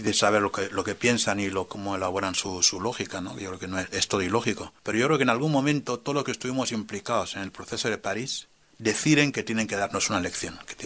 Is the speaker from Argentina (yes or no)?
no; Spain; han querido asesinarme, soy español